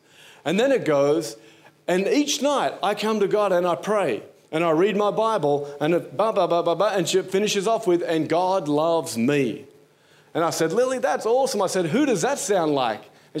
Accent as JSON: {"language": "English", "country": "Australia", "said": "Because I'm Australian, and that's what we do."}